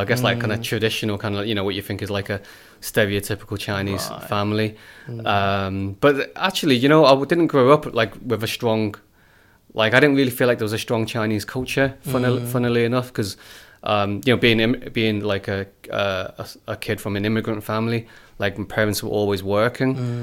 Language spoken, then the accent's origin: English; Liverpool, North West England, United Kingdom; It's quite suburban, so it's not like really the inner city. I had a great time growing up in Liverpool.